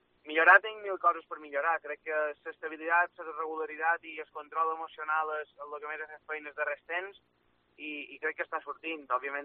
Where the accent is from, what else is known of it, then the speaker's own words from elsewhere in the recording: Balearic Islands, Spain; perquè jo com a mallorquí, com a tenista